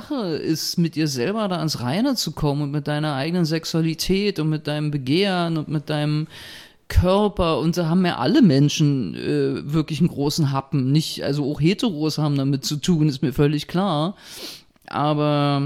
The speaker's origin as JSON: {"language": "German", "region": "Berlin", "country": "Germany", "tie": "born or raised there", "said": "Ich bin damals in Neukölln zur Schule gegangen, war in der Neuköllner Gesamtschule."}